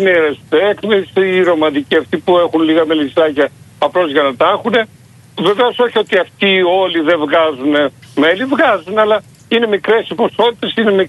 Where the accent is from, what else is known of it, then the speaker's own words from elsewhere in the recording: Eleftherochori, Thessaly, Greece; Ναι, το χωριό μου είναι του νομού Μαγνησίας. Είναι στη μέση περίπου από Βελεστίνο Φάρσα Λαλμυρό.